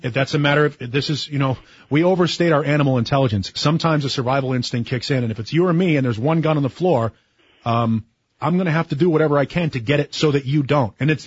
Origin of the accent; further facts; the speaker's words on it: Boston, Massachusetts, United States; also born or lived in Dorchester; I grew up in a very, very violent neighborhood in an area called South Boston, Massachusetts, which is not a fun